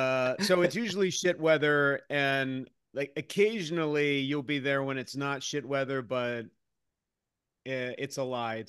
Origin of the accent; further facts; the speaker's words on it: East Coast, United States; given that I grew up on the East Coast and I was in the military, I should be tougher than that.